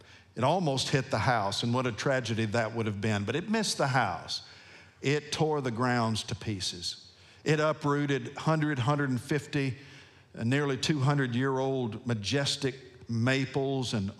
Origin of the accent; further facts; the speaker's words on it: Nashville, Tennessee, United States; I grew up just outside of Nashville, Tennessee, 5 miles from the Hermitage, the home of President Andrew Jackson.